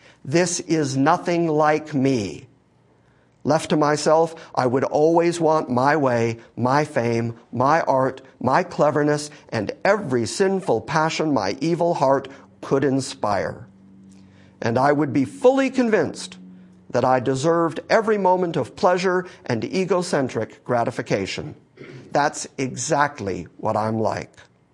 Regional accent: Ireland; Being Irish, I've always thought of it as the gift of gab.

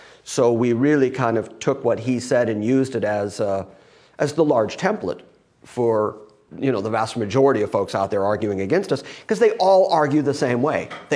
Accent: Detroit, Michigan, United States; I grew up in Detroit with a whole lot of Catholic friends.

